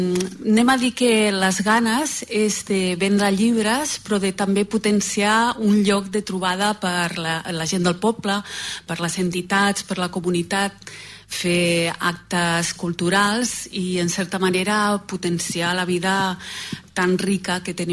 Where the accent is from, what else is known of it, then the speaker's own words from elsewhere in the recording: Granollers, Catalonia, Spain; born there; now in Sant Antoni, Spain; Jo sóc nascuda a Granollers, fa que visc a Sant Antoni 15 anys.